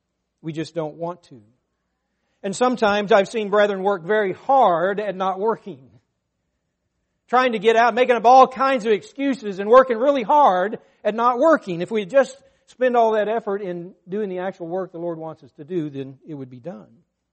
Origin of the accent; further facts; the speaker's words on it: Russellville, Arkansas, United States; When I was growing up in Arkansas, I lived in Russellville, Arkansas